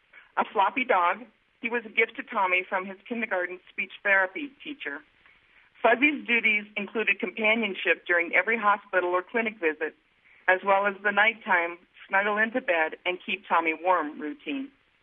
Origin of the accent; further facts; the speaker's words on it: Denver, Colorado, United States; I'm from Denver, Colorado.